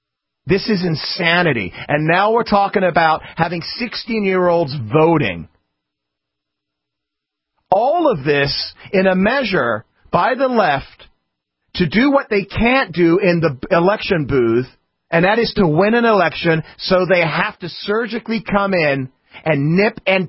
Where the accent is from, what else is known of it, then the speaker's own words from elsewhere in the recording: England, United Kingdom; Anybody, this happened in England. I grew up in England.